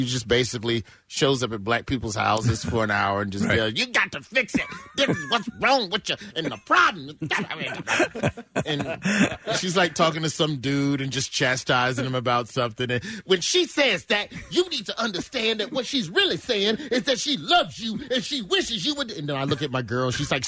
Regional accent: Alabama, United States; Oh, I'm from Alabama. Now you know how it feels.

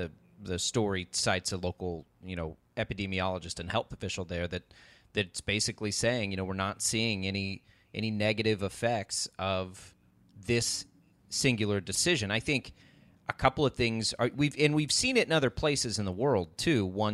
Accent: Texas, United States; Texas is always aggressive. And I'm from Texas. I have sort of that free spirit that most Texans have

